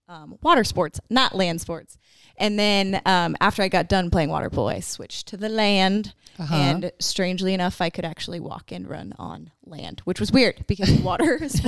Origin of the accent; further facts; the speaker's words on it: Concord, California, United States; Yeah. I grew up in Concord, California.